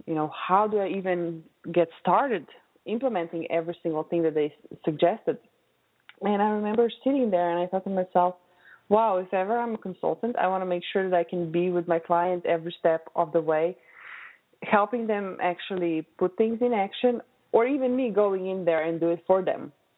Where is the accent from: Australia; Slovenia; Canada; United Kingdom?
Slovenia; English is a second language; moved away as an adult; now in United States; I came from Europe, Slovenia, where I was born and raised and spent my first 20 years of life.